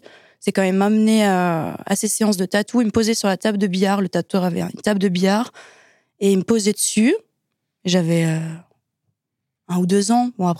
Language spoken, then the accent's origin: French; Strasbourg, Grand Est, France; J'ai 28 ans, je viens de Strasbourg, en Alsace